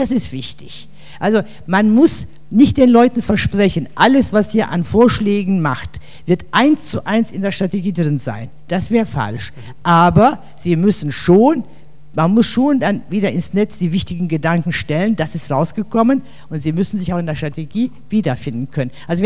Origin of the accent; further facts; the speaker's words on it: Cologne, North Rhine-Westphalia, Germany; aber ich bin Kölner, deswegen sagen wir